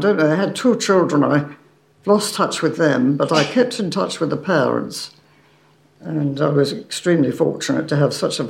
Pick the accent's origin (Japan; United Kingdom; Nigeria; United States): United Kingdom; Yorkshire and the Humber; I started off in Bedford. I was in a council house in Bedford, and I come from Yorkshire.